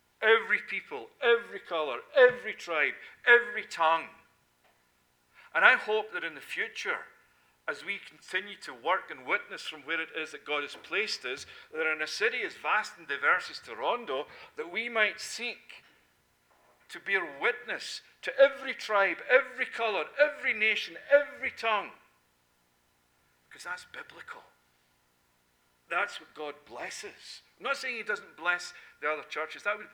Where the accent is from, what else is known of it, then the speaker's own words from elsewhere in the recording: Scotland, United Kingdom; No, I'm from Scotland.